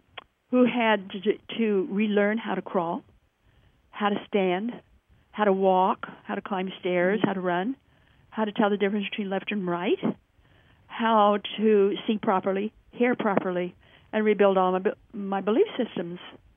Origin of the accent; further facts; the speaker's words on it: Boise, Idaho, United States; So January 2, 1977, I come from Boise, Idaho. And then, you know, we're talking snow, we're talking ice.